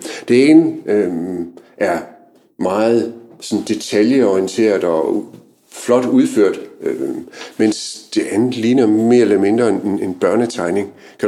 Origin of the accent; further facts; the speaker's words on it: Kolding, Region of Southern Denmark, Denmark; Jeg kommer fra Kolding, der har vi jo Trapholt